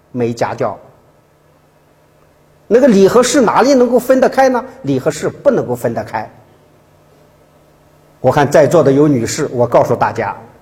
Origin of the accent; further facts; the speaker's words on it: China; 我们中国人最会说的一句话就是透过现象看本质